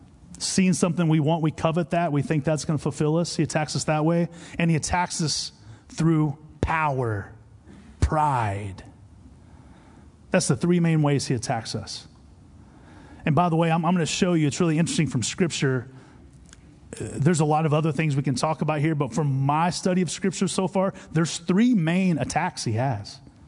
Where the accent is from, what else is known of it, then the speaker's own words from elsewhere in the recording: Texas, United States; Like I'm from Texas. I like trucks.